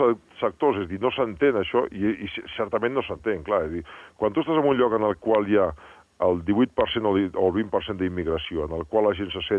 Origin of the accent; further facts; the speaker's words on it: Barcelona, Catalonia, Spain; I jo sóc de Barcelona, no sóc català.